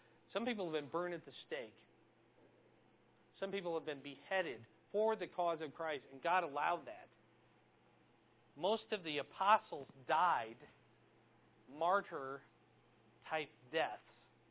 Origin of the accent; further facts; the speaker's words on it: Fort Dodge, Iowa, United States; I grew up in Fort Dodge, the church there, and they attended church.